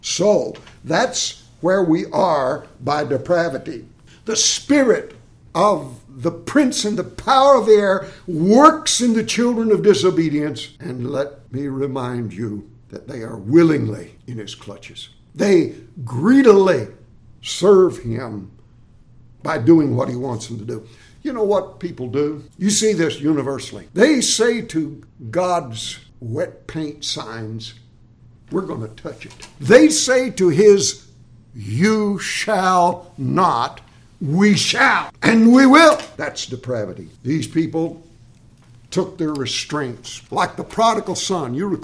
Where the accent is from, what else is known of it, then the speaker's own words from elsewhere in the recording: Arkansas, United States; at least where I grew up in Arkansas, and that's where I saw them, they were spotted.